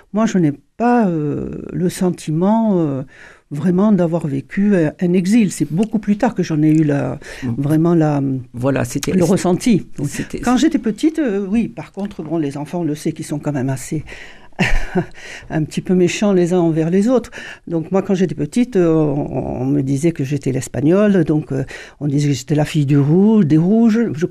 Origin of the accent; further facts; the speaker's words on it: Morocco; Moi, je suis née au Maroc et j'ai vécu vraiment dans un cocon.